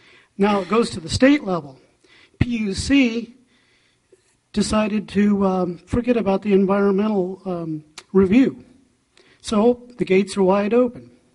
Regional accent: Rio Dell, California, United States; I'm from Rio Del.

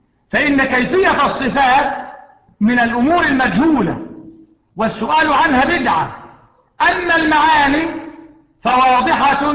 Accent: Egypt; ما إحنا مصريين

